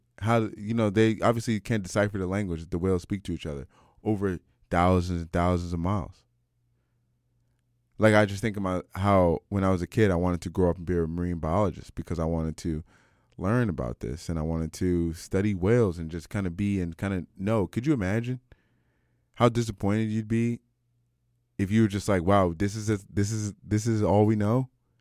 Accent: Canada

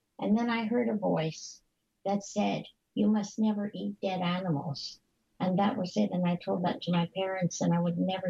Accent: Montreal, Quebec, Canada; I come from Quebec, Montreal. And in the area where I was born, we were surrounded by many of the nuns and the priests, because this is a very Catholic province.

